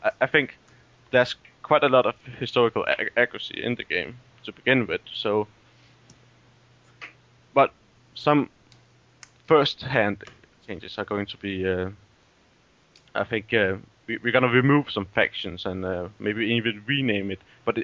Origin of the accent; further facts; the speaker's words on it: Copenhagen, Capital Region of Denmark, Denmark; English is a second language; Yeah, I'm from Denmark